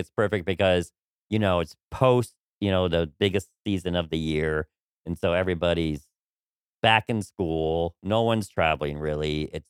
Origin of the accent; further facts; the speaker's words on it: Florida, United States; now in Washington, D.C., United States; I'm interested, since I'm from Florida, too. I lived there a lot of my life, half my life here, half my life there.